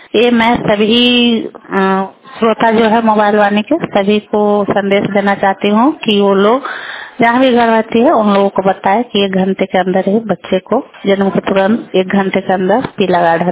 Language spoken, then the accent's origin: Hindi; Pauda Madan Singh, Bihar, India; और मैं पौड़ा मदन सिंह के निवासी हूँ।